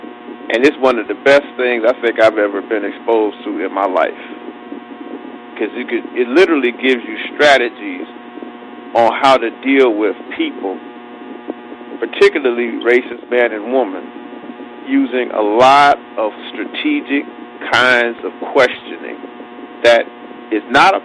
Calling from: Detroit, Michigan, United States; I'm calling from Detroit, Michigan.

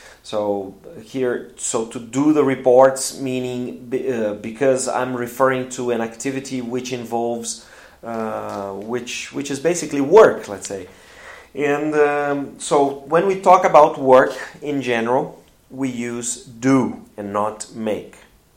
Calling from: Porto Alegre, Rio Grande do Sul, Brazil

